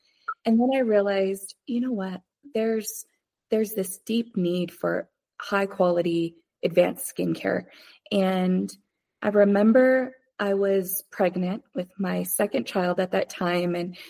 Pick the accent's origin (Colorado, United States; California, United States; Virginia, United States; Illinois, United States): Colorado, United States; Pueblo; I became one of the first licensed estheticians in my hometown, which was so cool because, you know, it was an untapped market. It was something Pueblo, Colorado needed at that time.